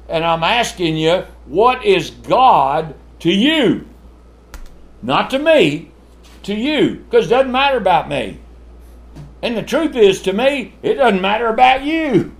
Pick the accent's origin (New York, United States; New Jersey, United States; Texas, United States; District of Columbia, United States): Texas, United States; I was raised in South Texas, 100 degrees. We were raised without air conditioning, but I could always find a way to cool off.